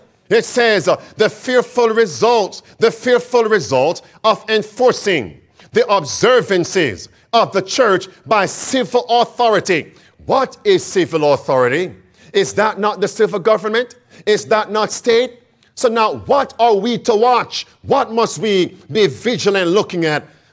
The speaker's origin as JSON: {"language": "English", "country": "Jamaica", "tie": "born or raised there", "said": "You see, friends, growing up in Jamaica, the Rastafarians and those who were somewhat traditional and those who were somewhat Protestants, they were against the government"}